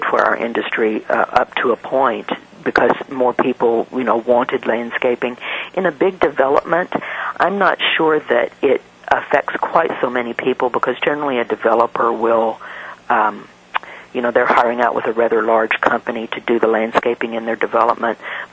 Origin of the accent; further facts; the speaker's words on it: Missouri, United States; because I'm from Missouri and you have to show me